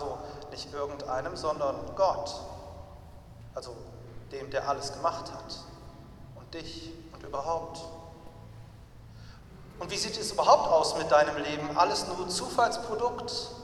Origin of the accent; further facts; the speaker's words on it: Wuppertal, North Rhine-Westphalia, Germany; durch die Innenstadt von Wuppertal gegangen, ich bin da in der Gegend groß geworden